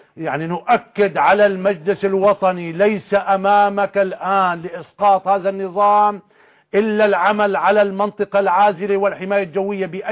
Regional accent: Syria; كنظام اللي عندنا في سوريا وإمكانياتنا وشعبنا

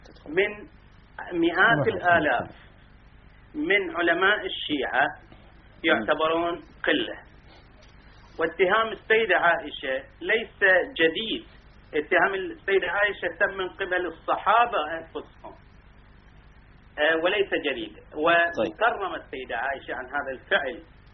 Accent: Bahrain; أخي طبعا أنا من البحرين

